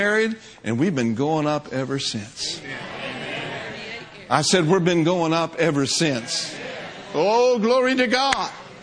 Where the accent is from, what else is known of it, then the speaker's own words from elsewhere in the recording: Minnesota, United States; I'm from Minnesota. I'm from cold country.